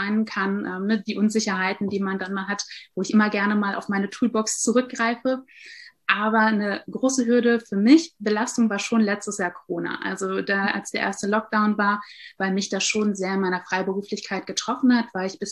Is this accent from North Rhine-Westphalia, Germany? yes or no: yes; North Rhine-Westphalia, Germany; born there; Ich bin begeisterte Psychologin. Ich komme gebürtig auch aus dem Rheinland und hat es mich nach vielen Jahren wieder hier zurückverschlagen